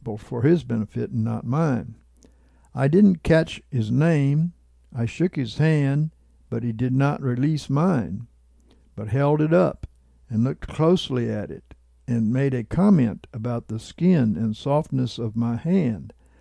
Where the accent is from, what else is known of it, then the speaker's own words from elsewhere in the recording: Australia; In real life, I am Australian and live in Australia